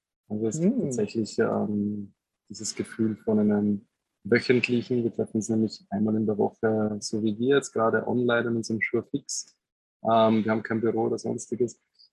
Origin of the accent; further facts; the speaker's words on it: Gols, Burgenland, Austria; in meiner Heimatgemeinde in Burgenland in Gols ein Siloturm seit fast 2 Jahrzehnten leer steht